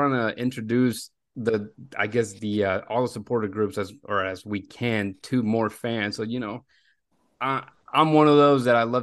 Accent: Tamaulipas, Mexico; also born or lived in Mexico City; now in Houston, United States; And I was born in Mexico City, but we moved to Tamaulipas before making the jump to Houston. And I've been here ever since.

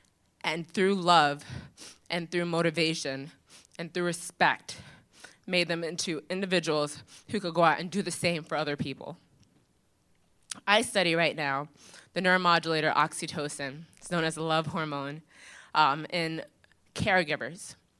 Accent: Long Island, New York, United States; Because I grew up in Long Island. And so throughout the day, the Long Island suburban paradise is lovely.

